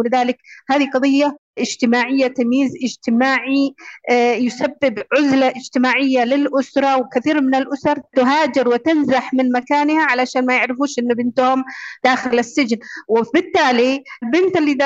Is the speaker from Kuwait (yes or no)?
no; Yemen; عندنا في اليمن